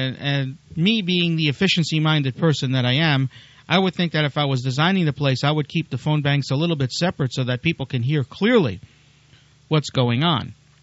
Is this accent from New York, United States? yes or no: yes; New York, United States; plain cheese pizza, because that's the way I had it growing up in New York.